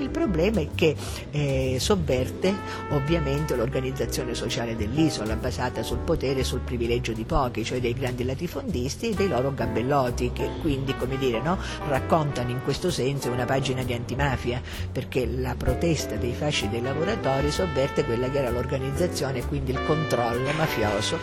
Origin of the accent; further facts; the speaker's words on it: Sicily, Italy; mi ha veramente stimolato, da siciliana ma anche da autrice e da regista